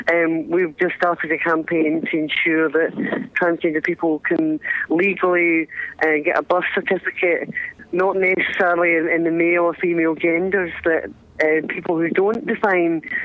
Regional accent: Paisley, Scotland, United Kingdom; with a Scotsman from my hometown, actually, of Paisley, who travelled out to Australia

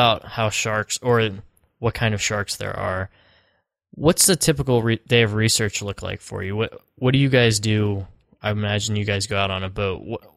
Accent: Pennsylvania, United States; We're both from Pennsylvania

